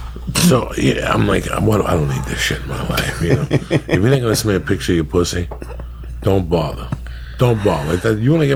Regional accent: North Bergen, New Jersey, United States; And I said, yeah, I'm from North Bergen.

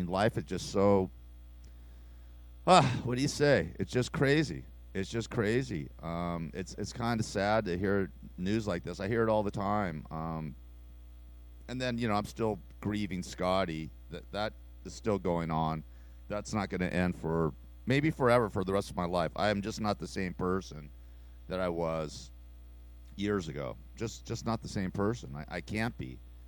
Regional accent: Los Angeles, California, United States; I'm from Los Angeles. I grew up in Los Angeles.

